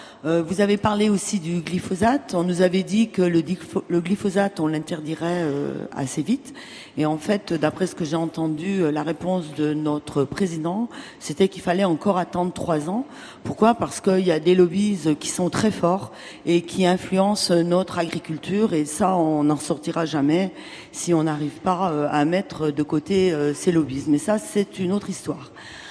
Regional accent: Niger; je suis nigérienne.

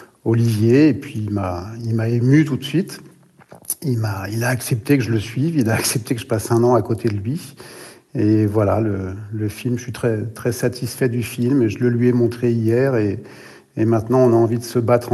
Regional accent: Brittany, France; Je suis originaire de Bretagne.

